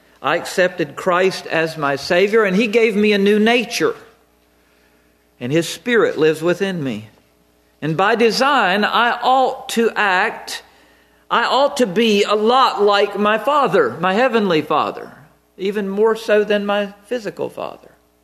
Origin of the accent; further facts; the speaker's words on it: North Carolina, United States; born there; I was born in Alamance Hospital in North Carolina.